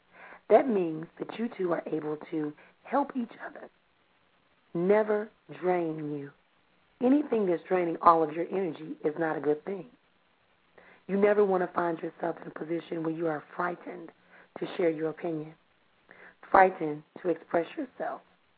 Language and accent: English; Milwaukee, Wisconsin, United States; we want to thank Jackie for calling in all the way from Milwaukee here in my hometown.